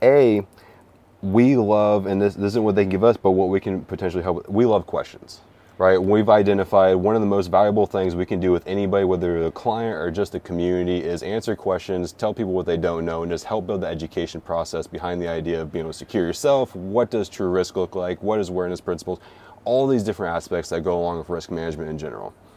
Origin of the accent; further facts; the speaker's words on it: Wyoming, United States; Growing up in Wyoming for a little bit, it was a little bit kind of homage back to my childhood as well.